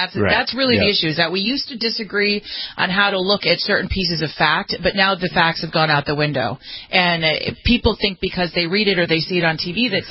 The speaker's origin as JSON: {"language": "English", "region": "California", "country": "United States", "said": "as a person, as an American, as a Californian who has suspected this kind of stuff has been at play for years"}